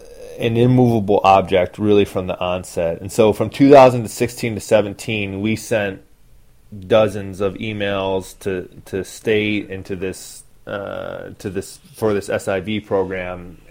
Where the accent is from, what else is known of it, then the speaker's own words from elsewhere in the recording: Chicago, Illinois, United States; Senator Durbin, I'm from Chicago.